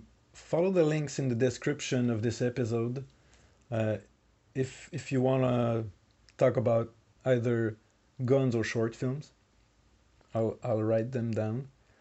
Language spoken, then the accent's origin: English; Canada; I am a Canadian living in the province of Quebec.